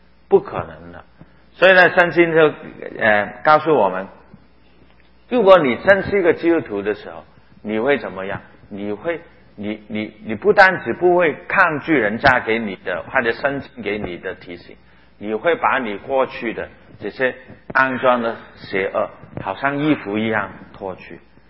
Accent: Guangdong, China; 但是为什么我就是我们广东人会坚持行？

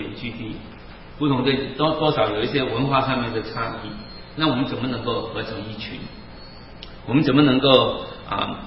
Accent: Hong Kong; first language Cantonese; Chinese is a second language; 像我自己本来我就不是讲国语的，我的母语是粤语，我的本来是讲广东话的人，慢慢也在学，我们也是从不同的，就算是语言一样，我们还是有很多可能来自不同的原居地，甚至从啊，我是从香港来

